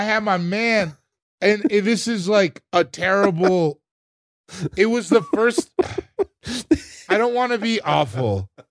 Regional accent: Sierra Leone; bro, I'm from Sierra Leone.

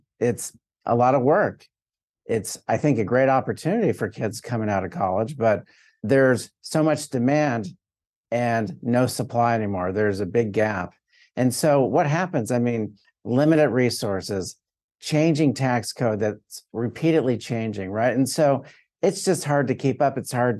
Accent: Florida, United States; You know, I'm from South Florida, right?

